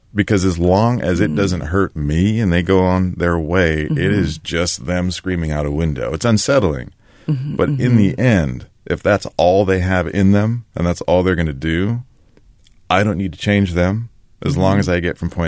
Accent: Puyallup, Washington, United States; Growing up in Tacoma, Puyallup, in a rural town with the community from which we lived, it was fantastic

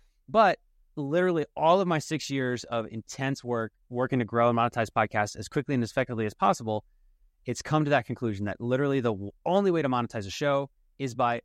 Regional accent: Philadelphia, Pennsylvania, United States; My first show was about my hometown of Philadelphia.

